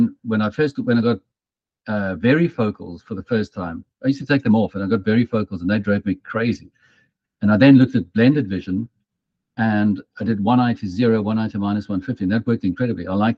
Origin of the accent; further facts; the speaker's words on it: Pretoria, Gauteng, South Africa; Where I grew up in Pretoria, well, not when I grew up, but when I started working in Pretoria